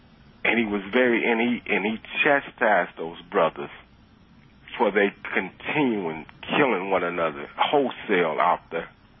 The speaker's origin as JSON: {"language": "English", "region": "Missouri", "country": "United States", "tie": "born or raised there", "said": "Well, you know, I grew up down in the Cochran Housing Project, and I was raised by a single mother."}